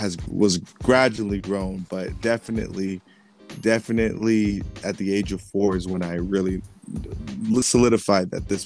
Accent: Pasadena, California, United States; also born or lived in Chino Hills / Ontario; now in Los Angeles, United States; But born and raised in Pasadena, I moved to the IE, grew up in Chino Hills for a little bit, then a little bit of Ontario, then back to Pasadena. And now I reside in L.A. So I'm a Los Angeles native, I would consider myself.

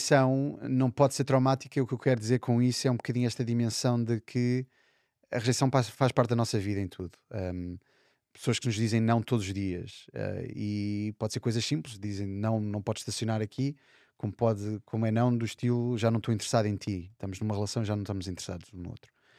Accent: Portugal; moved away; also born or lived in Madrid, Spain; Eu saí de Portugal, eu já tinha trabalhado em Paris e em Madrid, e voltei a Portugal e depois saí de Portugal em 2003, portanto faz 20 anos este ano.

